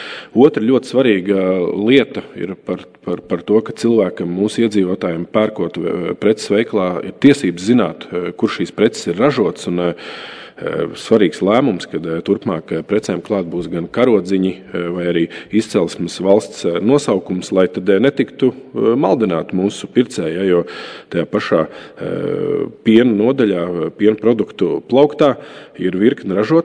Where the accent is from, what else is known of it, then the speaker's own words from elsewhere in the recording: Tukums Municipality, Latvia; es nāku no Tukuma novada puses